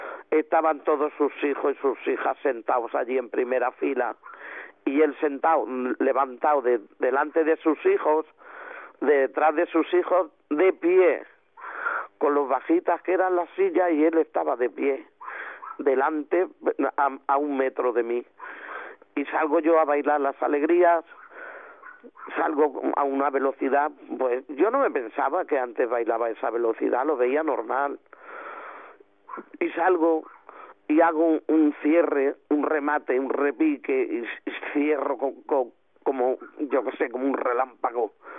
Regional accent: Barcelona, Catalonia, Spain; Digo, pues yo soy de Barcelona.

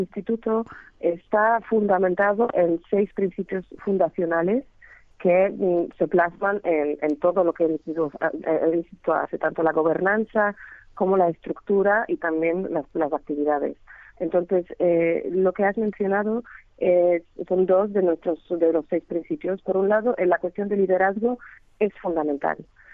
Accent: Poland; Spanish is a second language; los gitanos de Polonia, por ejemplo, en mi país, donde no tenemos el flamenco, sí tenemos el idioma

